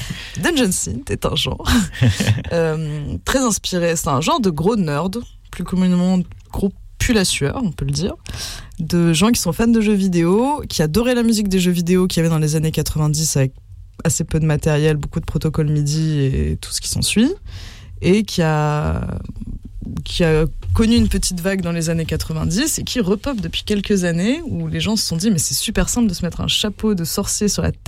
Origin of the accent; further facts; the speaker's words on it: Malakoff, Île-de-France, France; On vient tous les trois de Malakoff, ville communiste, donc dans la Banlieue Rouge